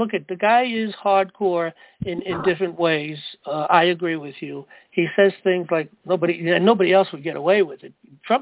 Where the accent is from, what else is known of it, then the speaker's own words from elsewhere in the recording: New York, United States; I come from New York myself.